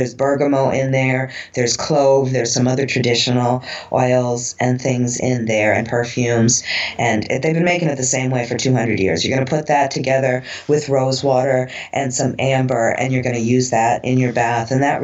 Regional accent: Brooklyn, New York, United States; We're talking Brooklyn here. You know, I grew up in, well, I grew up in Bay Ridge, and then I went to school in Park Slope

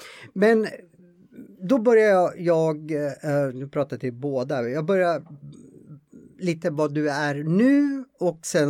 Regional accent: Gävle, Gävleborg County, Sweden; Jag är ju uppvuxen i Gävle då

